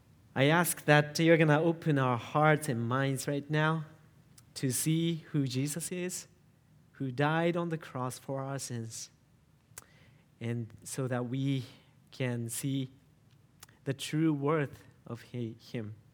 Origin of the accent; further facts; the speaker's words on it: Japan; one of the pastoral interns here at Lighthouse Church. I grew up in Japan, and I'm married to a Japanese wife, Erisa